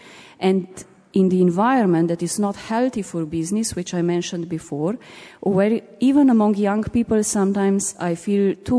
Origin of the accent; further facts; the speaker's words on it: Slovenia; I'm coming from Slovenia, what we can do better, what the business sector can do better to invest in Western Balkan.